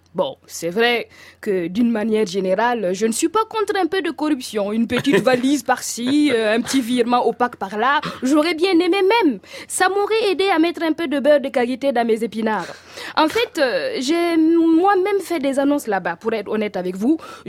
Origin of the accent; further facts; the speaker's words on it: Burkina Faso; Chez nous, au Burkina, c'est plus simple.